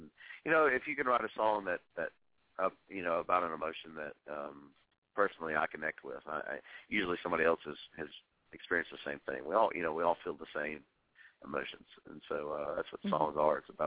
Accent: Tullahoma, Tennessee, United States; I grew up in Tullahoma, Tennessee, which is about an hour south of Nashville. It's a great city.

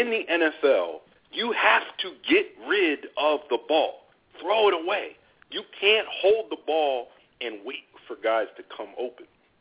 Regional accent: Philadelphia, Pennsylvania, United States; we're from Philadelphia, so we like a tough, gritty player.

